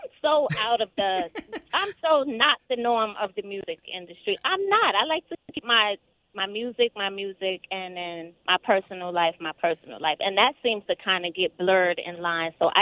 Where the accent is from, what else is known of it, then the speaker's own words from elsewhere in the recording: New York, United States; It's New York. I'm from New York, so we had like a melting pot of music.